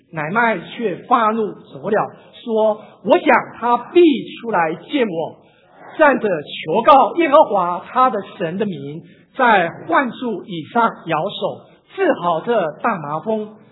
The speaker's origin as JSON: {"language": "Chinese", "country": "China"}